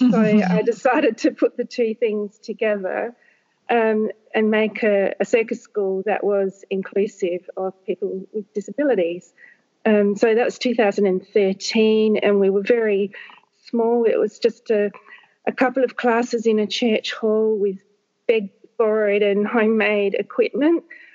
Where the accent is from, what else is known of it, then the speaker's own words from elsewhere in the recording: Papua New Guinea; born there; So I was born in Papua New Guinea, where both my parents were teachers.